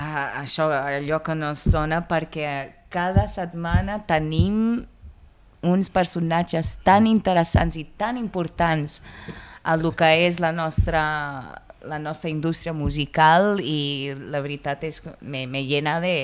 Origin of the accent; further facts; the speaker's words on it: Mozambique; jo soc de Moçambic.